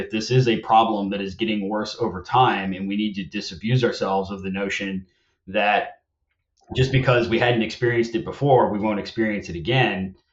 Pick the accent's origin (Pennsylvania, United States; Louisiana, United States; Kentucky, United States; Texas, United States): Louisiana, United States; you mentioned earlier, I'm from Louisiana. I've been proximate to this type of these types of events my entire life.